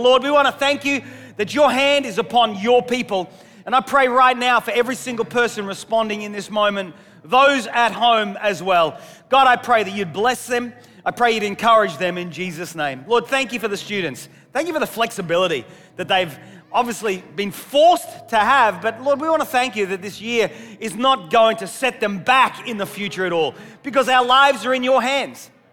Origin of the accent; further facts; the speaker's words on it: Australia; As a child growing up in Australia